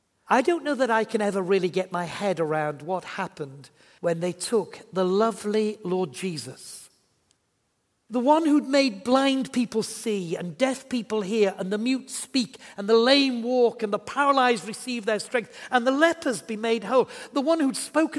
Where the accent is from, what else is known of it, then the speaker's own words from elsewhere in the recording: Yorkshire and the Humber, United Kingdom; But I am from Yorkshire